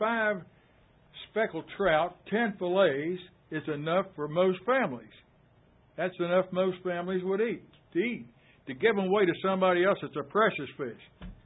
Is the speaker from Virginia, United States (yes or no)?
yes; Deltaville, Virginia, United States; from Deltaville, and I'm 86 years old.